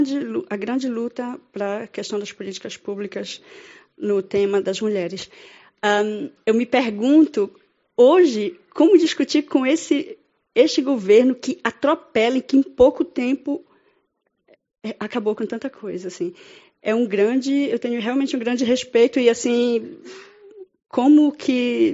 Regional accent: Belém, Pará, Brazil; now in Frankfurt, Germany; Falei ontem à noite, eu venho da região amazônica, eu sou de Belém do Pará, moro em Frankfurt.

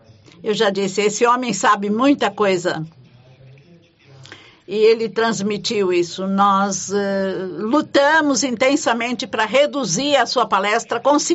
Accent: Bavaria, Germany; Portuguese is a second language; eu sou da região de Nürnberg e tive várias vezes em Manaus.

